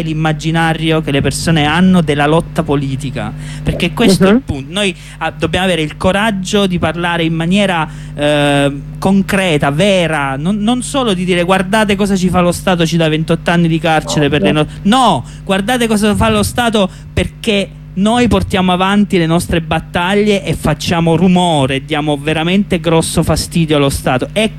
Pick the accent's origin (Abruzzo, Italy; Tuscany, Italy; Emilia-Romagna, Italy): Abruzzo, Italy; per quanto riguarda me che sono abruzzese